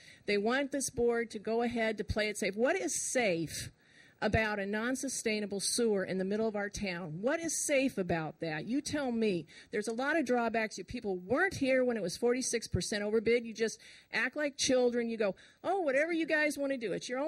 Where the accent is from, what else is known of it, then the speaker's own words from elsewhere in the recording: the South, United States; I'm not from this state, even. I'm from the South.